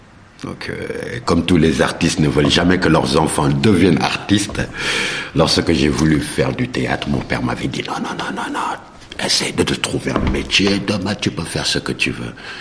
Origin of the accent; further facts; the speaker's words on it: Senegal; moved away as an adult; now in France; Je suis d'origine sénégalaise. Donc, je suis né et j'ai grandi au Sénégal. Si je vais plus loin, je dirais que je suis Peul. Un Peul qui est né au Sénégal et grandi là-bas. Donc j'ai suivi toute ma scolarité au Sénégal